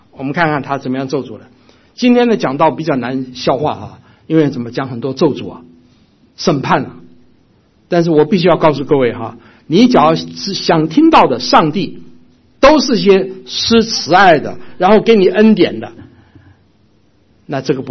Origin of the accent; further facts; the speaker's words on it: Taiwan; 我看过，我小的时候在台湾的时候这种人多得很啊